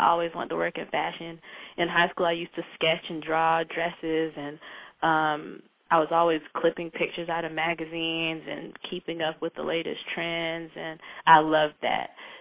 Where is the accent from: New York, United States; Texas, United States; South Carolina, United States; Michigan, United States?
South Carolina, United States; now in Boston, United States; Boston is a completely different environment from Alabama, and I'm from South Carolina.